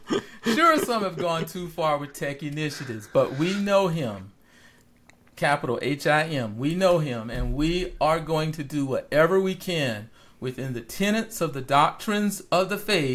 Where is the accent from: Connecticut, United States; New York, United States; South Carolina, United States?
South Carolina, United States; now in Georgia, United States; So since I happen to live in Georgia, now I'm from South Carolina, but hey, you know.